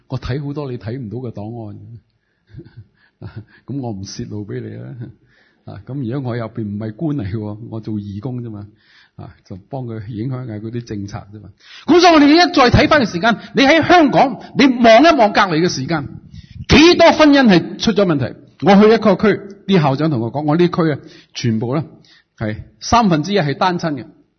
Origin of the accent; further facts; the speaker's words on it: Ningbo, Zhejiang, China; 我说爹爹，我宁波人